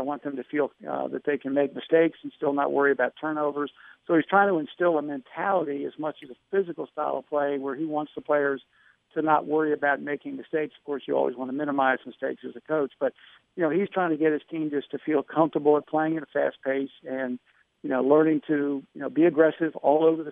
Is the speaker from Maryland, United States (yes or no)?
yes; Baltimore, Maryland, United States; And, of course, I grew up in Baltimore watching his dad, Bill Pellington, play with the Baltimore Colts.